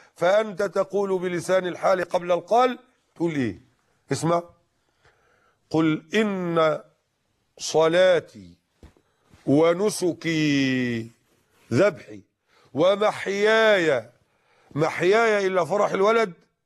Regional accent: Egypt; فالآن الفلاحون عندنا في مصر يحصدون القمح أي الغلة

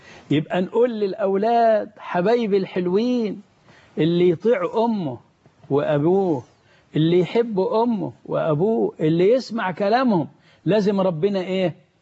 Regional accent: Egypt

